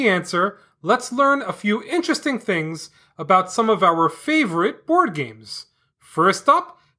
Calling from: Wollongong, New South Wales, Australia; I am from Wollongong in Australia, and I am 7 years old.

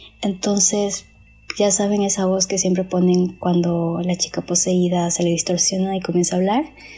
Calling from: Ecuador; de Ecuador y bueno, primero que nada, quiero decirte que muchas gracias

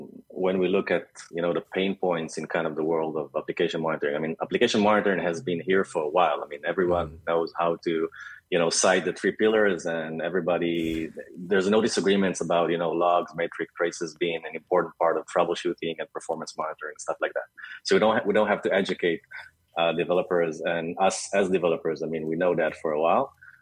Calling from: Tel Aviv, Tel Aviv District, Israel; I'm actually joining you from hot yet beautiful Tel Aviv in Israel.

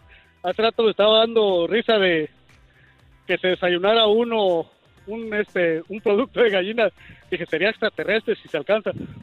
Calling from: Mount Vernon, Illinois, United States; Ahorita de Mount Vernon, Illinois.

